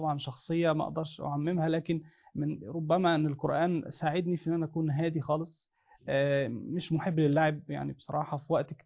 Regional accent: Egypt

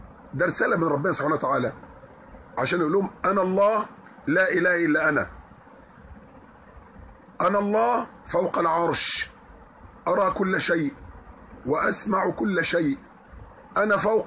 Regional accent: Egypt; إحنا عندنا في مصر

